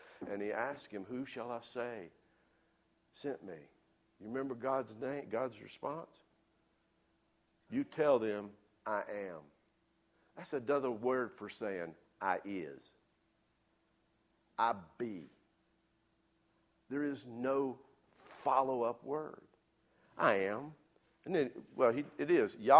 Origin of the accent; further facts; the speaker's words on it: United States; If you're from Wilkes County, Ewens. I'm from Wilkes County, so thank you very much.